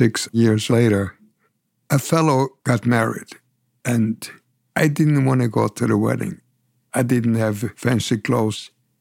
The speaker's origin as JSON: {"language": "English", "town": "Belitsa", "region": "Blagoevgrad Province", "country": "Bulgaria", "second_language": "English", "said": "And I said, I come from the town of Belitsa."}